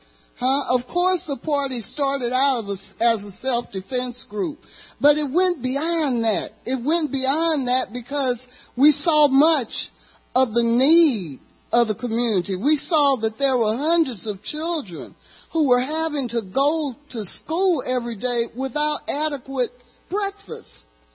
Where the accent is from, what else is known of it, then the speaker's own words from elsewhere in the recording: Kansas City, Kansas, United States; So, I grew up in Kansas City, Kansas, in a hard-working community